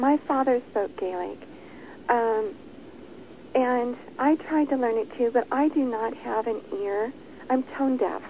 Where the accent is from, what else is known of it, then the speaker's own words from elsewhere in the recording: Michigan, United States; born there; It really was just by happenstance that I was born in Michigan.